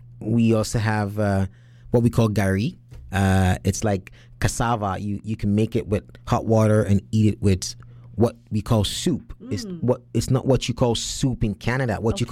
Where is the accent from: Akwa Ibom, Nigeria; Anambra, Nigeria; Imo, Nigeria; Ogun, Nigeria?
Anambra, Nigeria; in my state, I come from Anambra State.